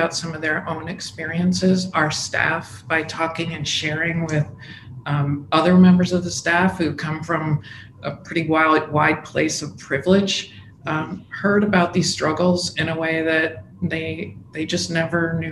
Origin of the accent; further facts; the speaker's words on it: South Dakota, United States; moved away as an adult; now in Washington, United States; came to Washington when Tom Daschle was elected to the U.S. Senate and worked for him, my home state senator, on the Hill